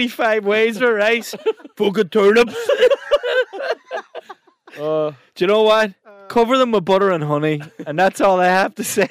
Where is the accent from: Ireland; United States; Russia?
Ireland; Ulster; I grew up in Donegal and the turnip is the daddy.